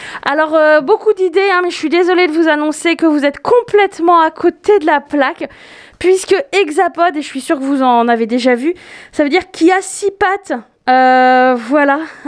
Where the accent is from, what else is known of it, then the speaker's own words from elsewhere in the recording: France; donc tu veux dire que ça serait difficile à trouver chez nous en France